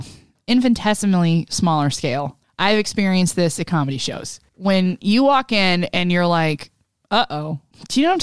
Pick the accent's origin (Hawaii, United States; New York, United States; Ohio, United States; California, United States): California, United States; Huntington Beach; Like, growing up in Huntington Beach, everybody had a band.